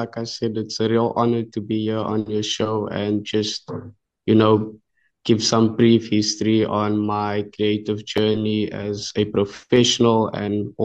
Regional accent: Cape Town, Western Cape, South Africa; I was born and raised here in Cape Town. You know, I'm from Cape Flats. I was born in Mitchells Plain. And then, you know, I grew up in Hanover Park and I was in Athlone

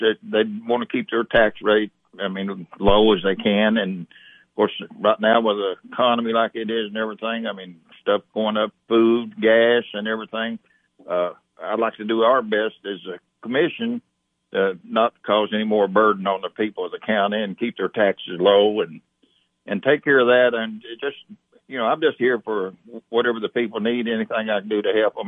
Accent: Monterey, Tennessee, United States; we were born and raised in Tennessee, in Monterey, so we're right here at home.

